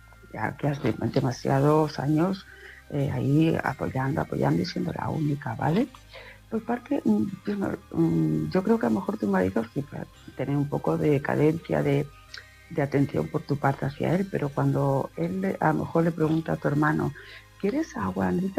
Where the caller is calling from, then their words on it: Palma de Mallorca, Balearic Islands, Spain; de Palma de Mallorca.